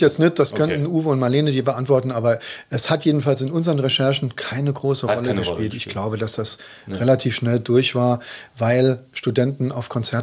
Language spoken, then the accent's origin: German; Köllerbach, Saarland, Germany; Ich komme ja auch aus Köllerbach, deswegen macht mich das natürlich besonders stolz.